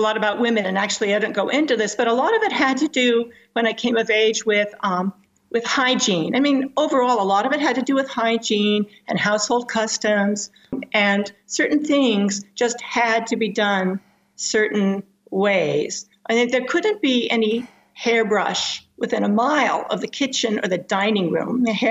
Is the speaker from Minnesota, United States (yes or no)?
no; Washington, District of Columbia, United States; when I was growing up in Washington, D.C. in the 1970s